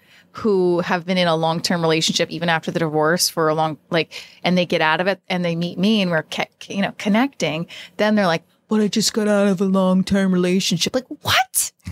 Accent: Clifton, New Jersey, United States; also born or lived in Paterson; I grew up in Clifton. My family was born in I was sort of born and raised in Patterson for like a year, and my whole family was from Patterson.

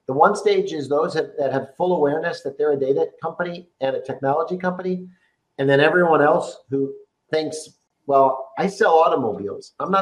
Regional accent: Chicago, Illinois, United States; You know, I'm from Chicago originally, as you pointed out.

